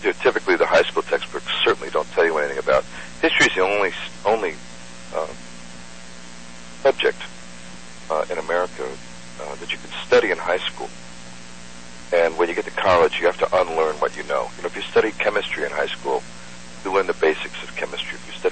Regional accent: Alexandria, Virginia, United States; I grew up outside of Washington, D.C. in Alexandria, Virginia. In the 1960s, we arrived there as Kennedy was being elected president.

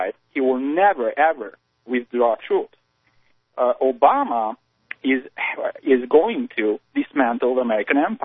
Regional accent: Transylvania, Romania; I guess I'm a little bit outsider. I'm from Transylvania

